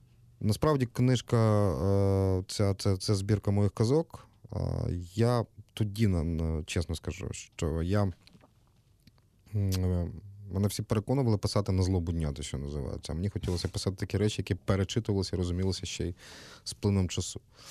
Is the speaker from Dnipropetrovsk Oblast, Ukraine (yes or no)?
no; Kyiv, Ukraine; also born or lived in Kharkiv; я все своє життя прожив в Києві, просто з Харкова мене багато що пов'язує